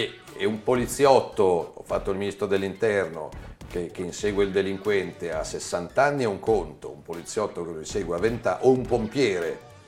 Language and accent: Italian; Milan, Lombardy, Italy; io sono milanese